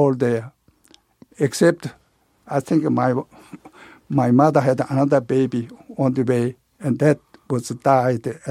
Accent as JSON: {"language": "English", "country": "North Korea", "said": "And I couldn't tell initially I am from North Korea because the military, American thought all North Koreans are communist."}